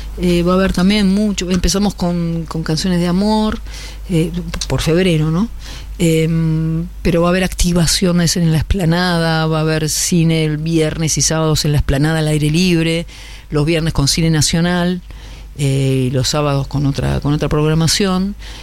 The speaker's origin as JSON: {"language": "Spanish", "country": "Argentina", "said": "De hacer y porque somos argentinos"}